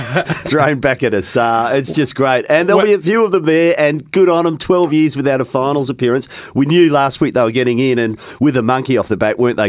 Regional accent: Melbourne, Victoria, Australia; growing up in Melbourne, we'd occasionally sneak into the smokers' stand.

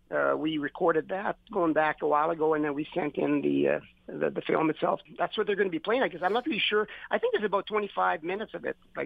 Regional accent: Batoche, Saskatchewan, Canada; Well, actually, I was born and raised in Batoche.

